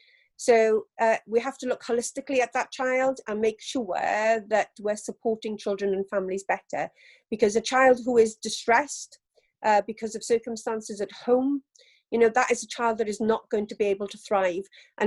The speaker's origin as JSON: {"language": "English", "region": "Wales", "country": "United Kingdom"}